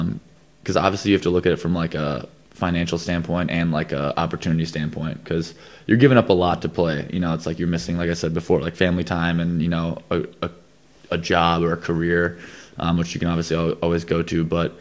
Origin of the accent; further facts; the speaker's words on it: United States; I mean, in growing up in the States, you play a lot of different sports in gym class or PE